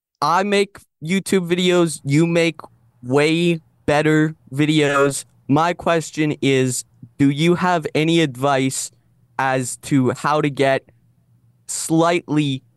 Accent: Canada; Yeah, I'm not even from Texas. I'm from Canada.

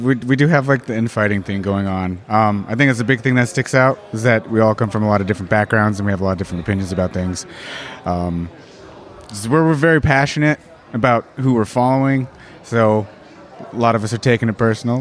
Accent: Arizona, United States; We are both from Cochise County, Arizona.

